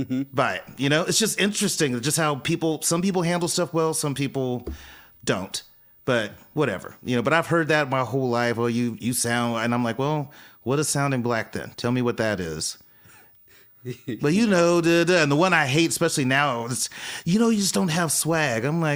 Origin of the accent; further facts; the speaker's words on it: the South, United States; And I remember growing up in the South, I was, you know, I experienced racism